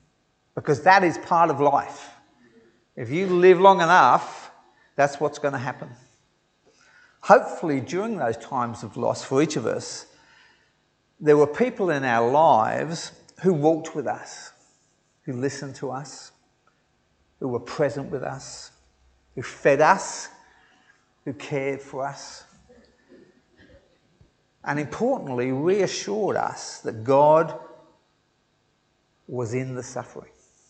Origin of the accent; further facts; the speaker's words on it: England, United Kingdom; because I'm originally English, so I'm not a great swimmer.